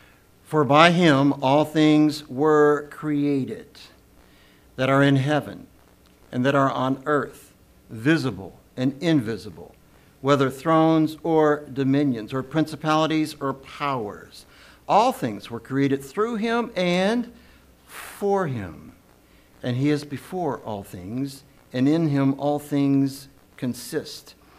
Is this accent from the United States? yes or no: yes; Louisville, Kentucky, United States; I was born in Louisville and grew up here for the first 20 years of my life.